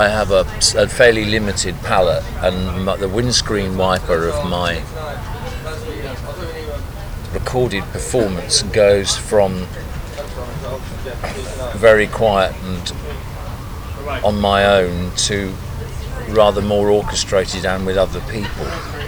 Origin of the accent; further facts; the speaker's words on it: London, United Kingdom; born there; I'd be described as a London-based songwriter. You know? So I was born there in Paddington.